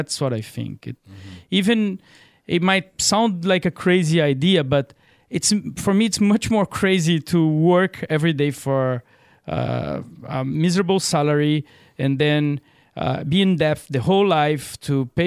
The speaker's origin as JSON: {"language": "English", "country": "Brazil", "first_language": "Portuguese", "second_language": "English", "lives_now": "Portugal", "said": "My kids, I wanted to have my kids learning my mother language, Portuguese. Mm. Brazil speaks Portuguese."}